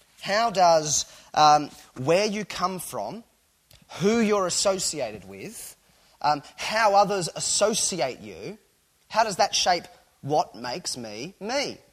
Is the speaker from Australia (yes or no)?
yes; Australia; I don't think that being Australian is a really crucial part of my identity, but that's my background.